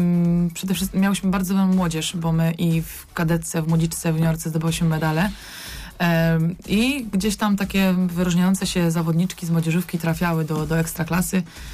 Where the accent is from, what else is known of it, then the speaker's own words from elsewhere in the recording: Mogilno, Kuyavian-Pomeranian Voivodeship, Poland; also born or lived in Strzelno; Znaczy, jestem z Mogilna, a urodziłam się w Strzelnie.